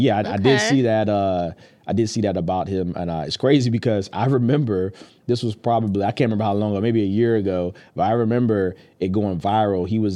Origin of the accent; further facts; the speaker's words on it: College Park, United States; from College Park